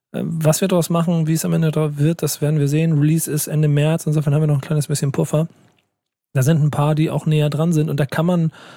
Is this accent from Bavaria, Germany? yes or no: no; Hamburg, Germany; ich als Hamburger